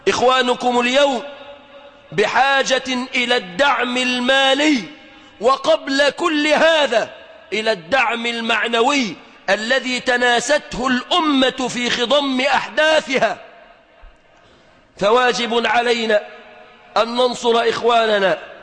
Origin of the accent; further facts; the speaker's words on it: Egypt; بلادنا مصر